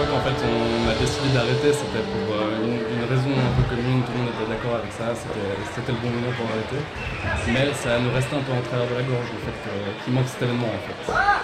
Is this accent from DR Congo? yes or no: no; Avignon, Provence-Alpes-Côte d'Azur, France; On est d'Avignon, tout le monde. Toute notre vie, on a vécu là-bas, on a grandi là-bas.